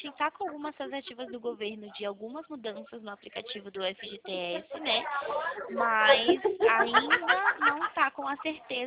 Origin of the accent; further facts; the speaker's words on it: Campinas, São Paulo, Brazil; eu sou daqui do interior de Campinas